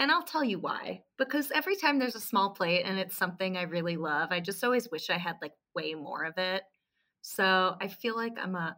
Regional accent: New York City, New York, United States; Brooklyn, even though I was born in Manhattan. I spent much of my youth in Manhattan, but now it's, Brooklyn because I have my whole community here.

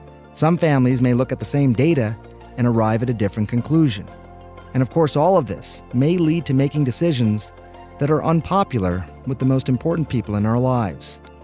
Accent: Georgia, United States; In my home state of Georgia, and in our county

